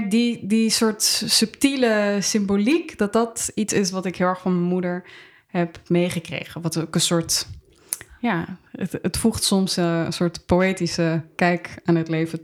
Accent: Amsterdam, North Holland, Netherlands; Ja, ik ben in Amsterdam geboren en getogen, maar mijn moeder is Japans. Ik ben grotendeels door mijn moeder opgevoed. Dus ik heb eigenlijk een hele Japanse opvoeding gehad.

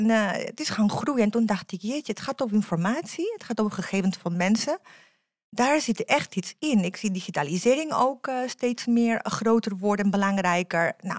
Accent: Catalonia, Spain; now in Netherlands; Ik kom uit Catalonia, dus vandaar dat we exotische klinken.

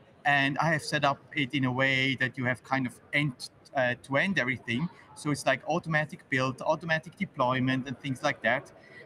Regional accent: Switzerland; I'm from Switzerland

